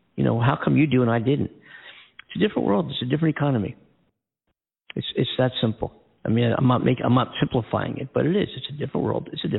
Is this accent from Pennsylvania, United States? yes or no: yes; Philadelphia, Pennsylvania, United States; And how about my hometown team, the Philadelphia Eagles?